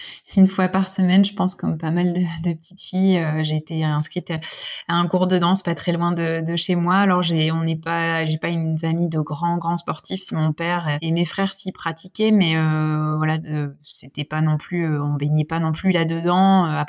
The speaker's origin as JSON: {"language": "French", "region": "northern France", "country": "France", "said": "comme je te dis, je viens du nord de la France et c'est sûr qu'on était moins tourné là-dessus. Par contre, les plages du nord, je les connais par cœur."}